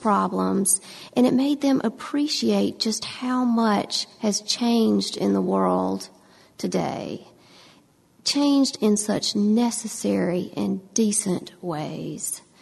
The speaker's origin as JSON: {"language": "English", "town": "Atlanta", "region": "Georgia", "country": "United States", "said": "Now, I'm from Atlanta."}